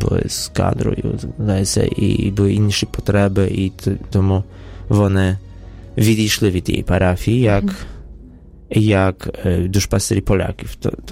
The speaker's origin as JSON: {"language": "Ukrainian", "country": "Poland", "said": "А я знаю польську мову, бо я з Польщі"}